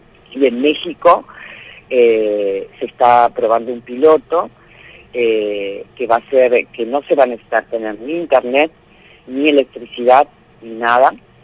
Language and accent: Spanish; Argentina; Somos los argentinos, somos muy solidarios.